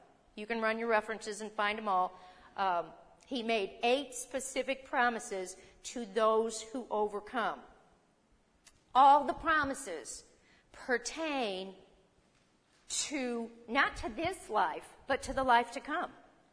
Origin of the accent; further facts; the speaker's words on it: United States; born there; I thank God I was born in America.